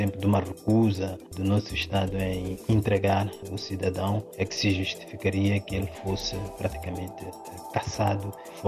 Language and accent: Portuguese; Mozambique; E isso me dá uma certa tristeza constatar que sou de um país assim tão vulnerável até esse ponto.